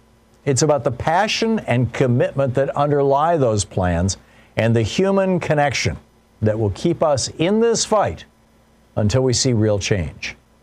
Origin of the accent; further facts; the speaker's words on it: Oklahoma, United States; I grew up in Oklahoma, the baby girl in a family of boys.